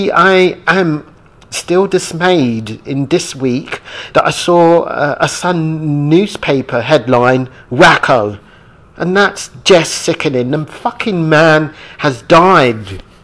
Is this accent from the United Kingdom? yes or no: yes; United Kingdom; born there; My parents are from Caribbean, both of my parents are, and I was born in Britain.